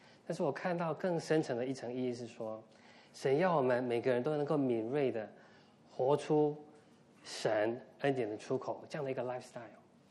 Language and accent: Chinese; central Taiwan, Taiwan; now in United States; 从我从台湾来哦，在台湾中部一个乡下的地方哦，一个我记得我小时候还穿开裆裤哈，一个小男孩，然后现在住在美国，住在北卡，应该算是一个很好的地方。